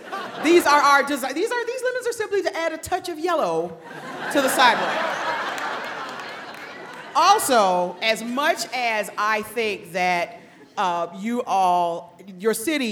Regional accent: Detroit, Michigan, United States; So this is my second time in Santa Barbara, and I am from Detroit, Michigan. And thank you. So I bring you greetings from Detroit by saying, what up though? That's native Detroit in case you don't speak it.

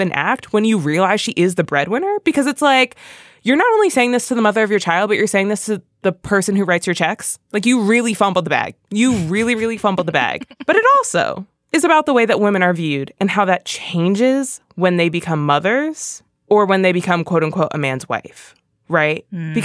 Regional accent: Philadelphia, Pennsylvania, United States; and we all know I'm from Philly

